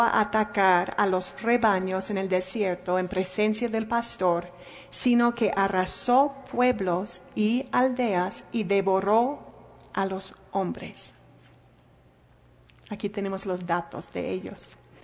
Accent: Chicago, Illinois, United States; Pues yo me imagino, vengo de Wisconsin, Chicago, esta área, y allí tenemos osos negros

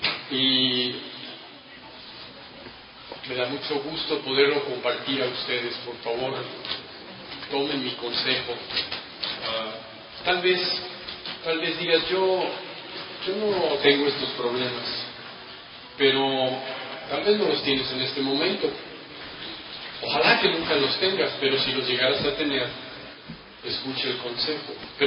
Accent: Mexico City, Mexico; born there; Nací en la Ciudad de México en el año 56. Nadie es perfecto, entonces. Y fui criado en una familia católica

